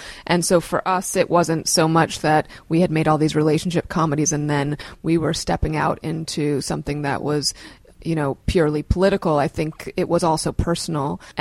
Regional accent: Brooklyn, New York, United States; And I was raised in Brooklyn.

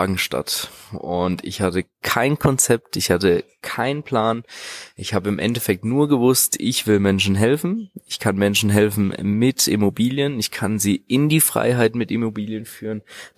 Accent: Offenburg, Baden-Württemberg, Germany; Ich komme ursprünglich aus Offenburg, lebe da auch schon mein gesamtes Leben.

